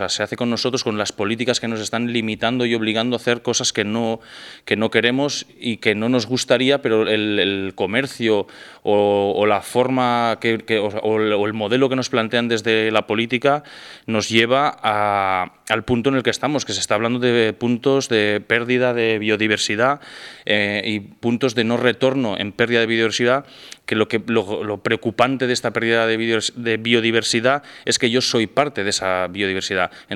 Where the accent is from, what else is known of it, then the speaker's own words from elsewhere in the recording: Teruel, Aragon, Spain; vengo desde España, concretamente de Aragón, Teruel, la parte más despoblada de toda la península ibérica. Y vengo de familia campesina.